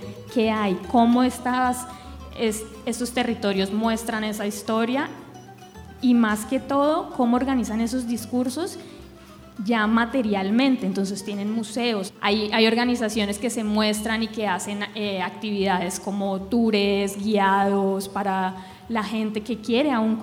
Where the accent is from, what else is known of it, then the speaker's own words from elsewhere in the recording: Colombia; refuerza el estereotipo que tenemos como humanos y especialmente como colombianos